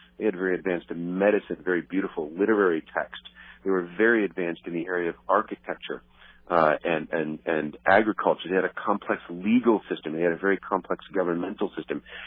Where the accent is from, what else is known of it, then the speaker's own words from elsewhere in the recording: East Coast, United States; now in Los Angeles, United States; I mean, I'm an East Coaster. My wife and I came from the East Coast out here 16 years ago, and we moved literally right next door to Hollywood.